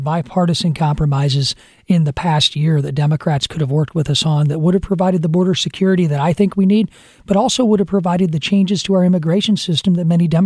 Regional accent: Illinois, United States; Illinois is a great state, great communities. I love the district I serve and my hometown.

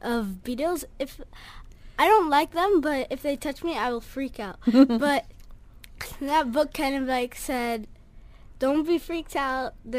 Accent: Jordan; also born or lived in Palestine; now in Dubai, United Arab Emirates; I've lived here all my life, really? Even though I'm from Jordan and Palestine.

